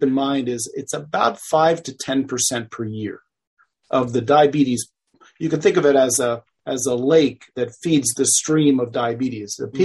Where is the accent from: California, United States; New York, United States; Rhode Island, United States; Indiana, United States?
New York, United States; Bronx; now in Stratford, United States; Well, right now I live in Stratford, Connecticut, just down the road from New Haven, but I'm born and raised in the Bronx, New York.